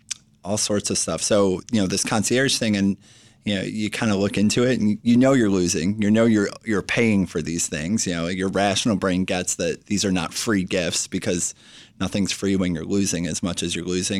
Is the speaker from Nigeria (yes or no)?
no; Chicago, Illinois, United States; I'm from Chicago. I love the Cubs.